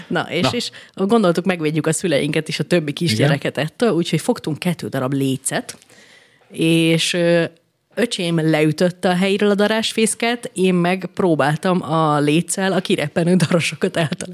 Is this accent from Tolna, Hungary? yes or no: no; Békés, Hungary; Amikor gyerek voltam, akkor ugye Békés megyében nőttem fel